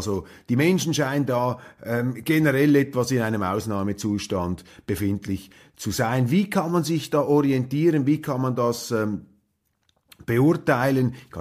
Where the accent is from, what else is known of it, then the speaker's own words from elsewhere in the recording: Switzerland; als Schweizer